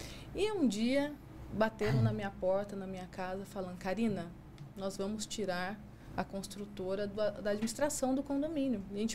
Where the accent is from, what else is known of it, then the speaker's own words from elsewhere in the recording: São José dos Campos, São Paulo, Brazil; Nasci em São José dos Campos.